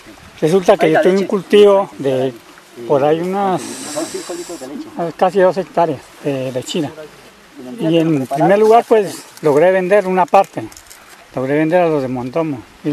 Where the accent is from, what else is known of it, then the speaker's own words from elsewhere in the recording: Jambaló, Cauca, Colombia; yo vengo de la vereda de Loma Gorda, en el municipio de Jambaló.